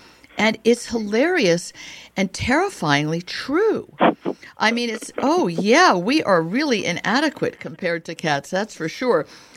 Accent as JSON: {"language": "English", "town": "Rome", "region": "Lazio", "country": "Italy", "tie": "born or raised there", "said": "I grew up in Italy, in Rome, yeah, where you are now, and lived there numerous times throughout my life as a little girl, as a teenager, and then multiple times as an adult."}